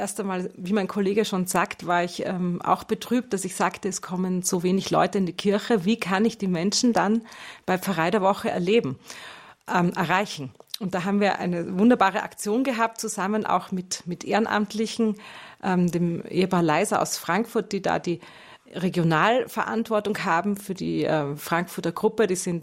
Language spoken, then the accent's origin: German; Austria; now in Germany; ich bin gelernte Deutsche. Das kam mir so der Gedanke, ich kenne mich doch in Deutschland schon bald besser aus als in meiner Heimat Österreich.